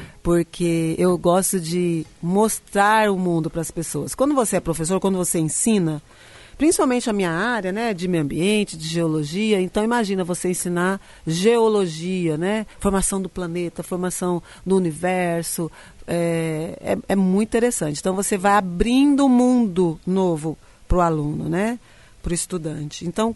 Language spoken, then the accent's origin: Portuguese; Dom Aquino, Mato Grosso, Brazil; also born or lived in Rondonópolis; Nasci em Rondonópolis, né? Aí minha mãe volta para Dom Aquino, né, onde ela foi professora. A minha família, ela é uma família muito conhecida ali em Dom Aquino, né?